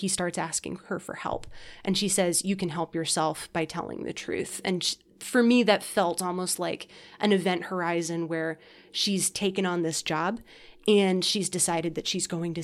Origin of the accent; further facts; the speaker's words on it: United States; but also I'm an American and my government condoned it.